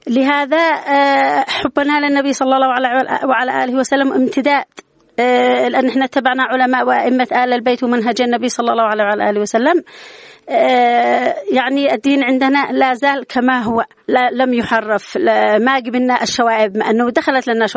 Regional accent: Yemen; الاستعداد النفسي عندنا كيمنيين على أتم الاستعداد

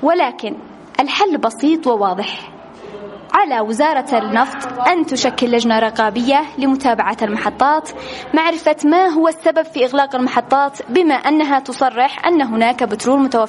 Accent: Yemen; رسالتنا نحن كشعب يمني

